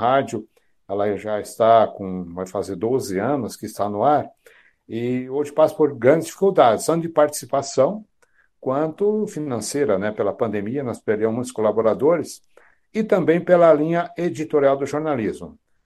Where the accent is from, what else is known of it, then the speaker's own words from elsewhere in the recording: Ponta Grossa, Paraná, Brazil; Aqui no Paraná, aqui eu sou da cidade de Ponta Grossa, né, a 110 quilômetros de Curitiba.